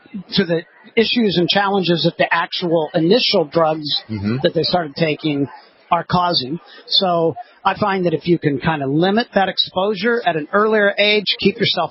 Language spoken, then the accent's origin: English; Midwest, United States; And where I grew up in the Midwest, it was literally not there at all.